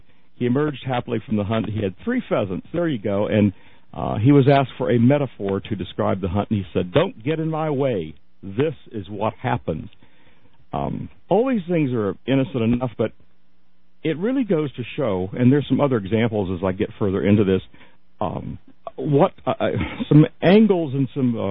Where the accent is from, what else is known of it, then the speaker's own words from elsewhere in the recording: Florida, United States; You know, I grew up in Florida, so I've had enough sunshine to last me a lifetime.